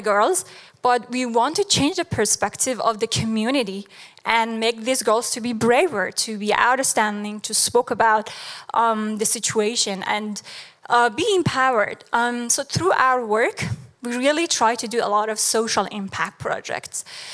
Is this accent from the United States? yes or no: no; Afghanistan; also born or lived in Germany; I'm from Afghanistan and I have a master in computer science, I went to Germany and I taught as a computer science professor